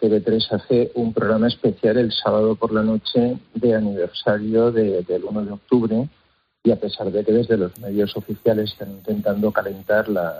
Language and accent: Spanish; Catalonia, Spain; Bueno, yo te voy a dar mi opinión como catalán independentista.